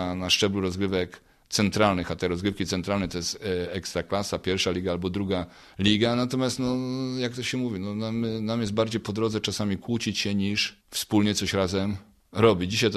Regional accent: Bydgoszcz, Kuyavian-Pomeranian Voivodeship, Poland; moved away as an adult; ja wyjechałem z Bydgoszczy, jak miałem 18 lat, dzisiaj mam 61, jak ktoś to zaczął odejmować, czyli można powiedzieć, że prawie 43 lata mnie w Bydgoszczy nie ma.

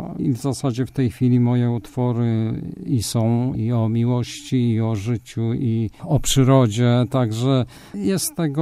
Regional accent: Gujsk, Masovian Voivodeship, Poland; also born or lived in Skępe; Urodziłem się w Skępem i powiedziałbym w ten sposób i tyle. Nie mieszkam i nie jestem skępczaninem, jedynie z urodzenia, natomiast mieszkam i mieszkałem, czyli jako młody chłopak, dzieciak i tak dalej, młodzieniec, mieszkałem w Gujsku, to jest pomiędzy Skępem

